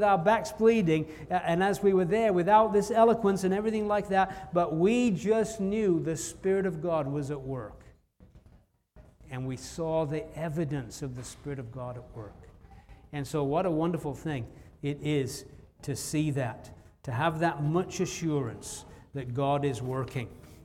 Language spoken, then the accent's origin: English; England, United Kingdom; moved away as an adult; Again, growing up in England, the only people that had guns were the police.